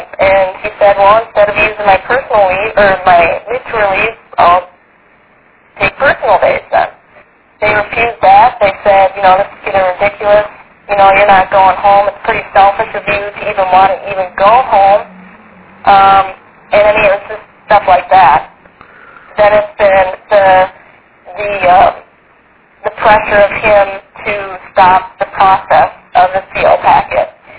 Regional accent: Minnesota, United States; I actually contacted Senator Dayton's office in Minnesota because we're from Minnesota

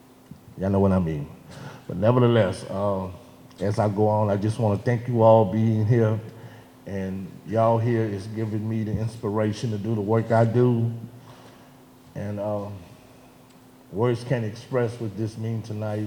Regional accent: Louisiana, United States; I'm from the West Bank, formerly incarcerated for 23 years.

